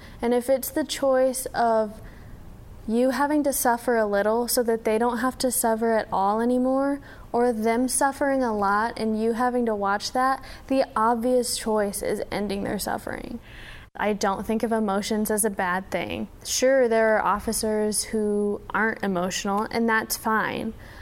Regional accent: Texarkana, Texas, United States; born there; I was born in Texarkana in Texas. It's a city near where Oklahoma, Arkansas, Texas, and Louisiana come together.

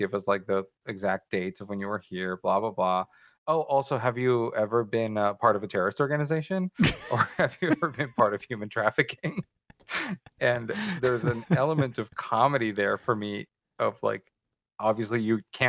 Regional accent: Colombia; moved away as an adult; now in United States; I am an immigrant from Colombia, originally

